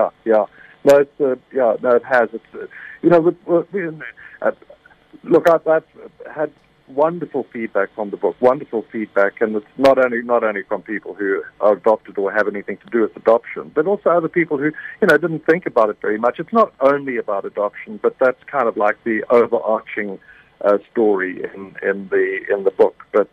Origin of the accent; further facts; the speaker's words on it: KwaZulu-Natal, South Africa; When I grew up in Natal, you know, a little boy in the last outpost, being very anti-Afrikaans. And when I find my ancestry, I find I'm about 70% Afrikaans.